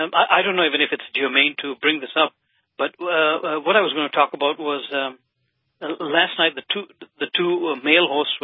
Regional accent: Kenya; moved away; As a young person, I grew up in East Africa, in Kenya.

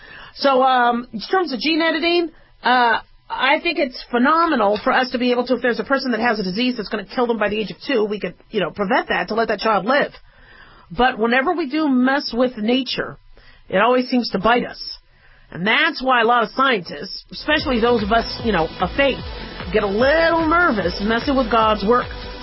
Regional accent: Nevada, United States; I grew up in Nevada. I went to undergrad in Nevada. I went to medical school in Nevada. I went to residency in Nevada. I did my last year at UCLA, which is why I started to build some California roots.

